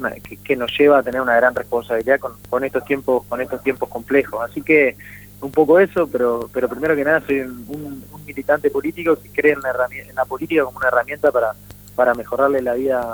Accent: Paraná, Entre Ríos, Argentina; soy oriundo de la ciudad de Paraná, provincia, la hermosa provincia de Entre Ríos.

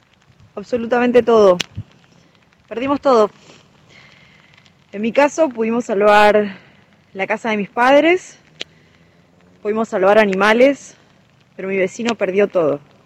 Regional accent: Las Golondrinas, Chubut, Argentina; soy de Las Golondrinas, un paraje que queda entre el Bolsón y Lago Puelo

